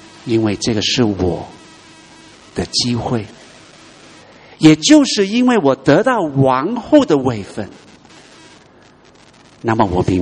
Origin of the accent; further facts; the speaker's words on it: China; 今天是我们中国人可以站起来